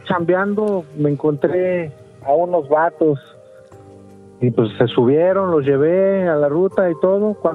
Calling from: Ciudad Madero, Tamaulipas, Mexico; Hablo de Ciudad Madero, Tamaulipas.

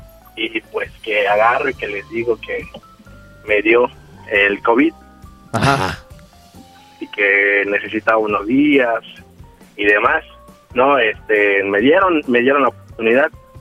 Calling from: Mérida, Yucatán, Mexico; De Mérida, Yucatán.

